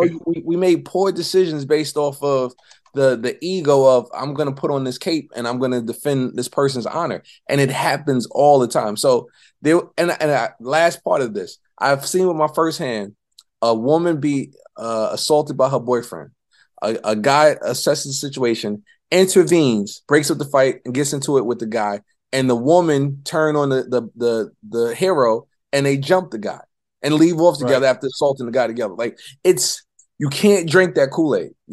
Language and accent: English; New York City, New York, United States; I'm not vested. I'm from New York, like old Brooklyn.